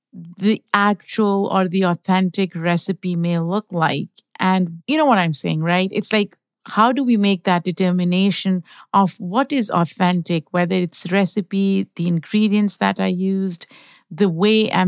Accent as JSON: {"language": "English", "country": "Pakistan", "tie": "born or raised there", "second_language": "English", "moved": "yes", "said": "There are moments when I'm craving something that I grew up eating in Pakistan"}